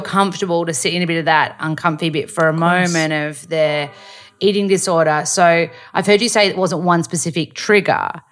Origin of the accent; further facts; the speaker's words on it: Australia; as an Aussie